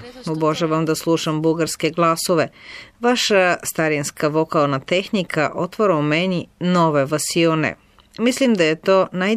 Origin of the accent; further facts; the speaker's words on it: Slovenia; Serbian is a second language; ја сам из Словеније и видим много заједничког у нашим културама